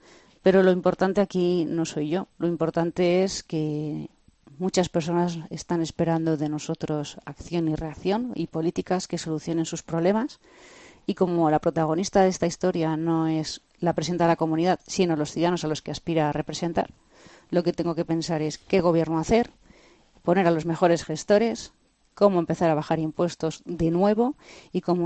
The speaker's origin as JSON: {"language": "Spanish", "region": "Community of Madrid", "country": "Spain", "said": "porque los madrileños, ante todo, somos españoles."}